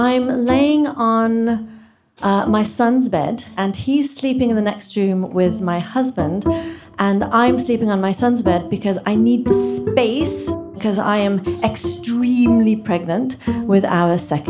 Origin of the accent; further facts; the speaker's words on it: England, United Kingdom; So when I was growing up in England, I lived with my extended family of 11 people, and we ate in 2 sittings.